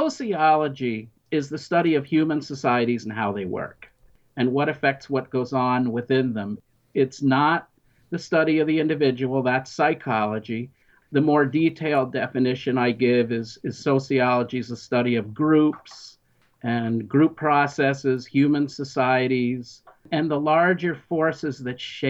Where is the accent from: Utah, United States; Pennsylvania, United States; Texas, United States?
Pennsylvania, United States; born there; I was born in January of 1954 in Pennsylvania, graduated at the age of 17 in 1971 from high school.